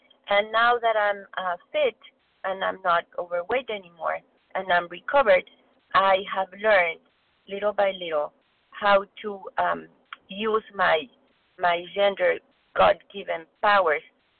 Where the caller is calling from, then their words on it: Mexico; I was born in Mexico, but I'm calling from Boston.